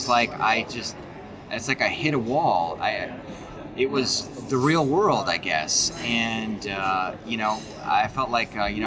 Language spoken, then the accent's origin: English; California, United States; So I grew up in California, basically in a Czech household in California. So we spoke Czech at home and then English with strangers.